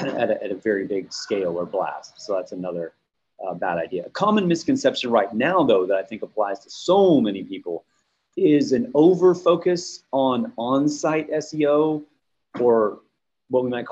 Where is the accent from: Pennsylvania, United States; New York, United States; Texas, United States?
Texas, United States; Houston; This is a Houston Astro hat. I'm branding my hometown everywhere I go.